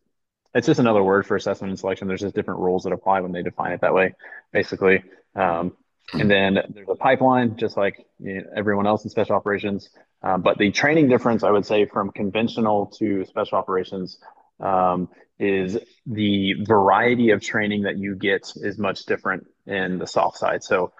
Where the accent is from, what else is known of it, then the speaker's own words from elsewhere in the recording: Philadelphia, Pennsylvania, United States; also born or lived in Tennessee; My family's from Philadelphia. I was born in Tennessee while they were on business. Ended up going back to Philadelphia. Went to the same school my parents did, or my dad did. So pretty much claimed Philadelphia, and that's why I say I'm from Philly.